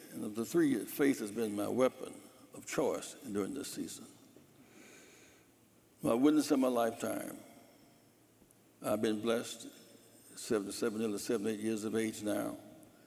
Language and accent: English; South Carolina, United States; I grew up in South Carolina where I began to go to Clemson with the federal marshals